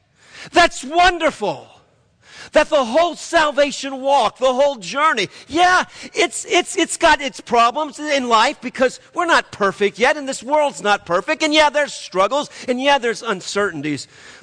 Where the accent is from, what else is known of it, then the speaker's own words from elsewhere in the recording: New Orleans, Louisiana, United States; I want it sweet, I want it tasty, because I'm from New Orleans, by gosh.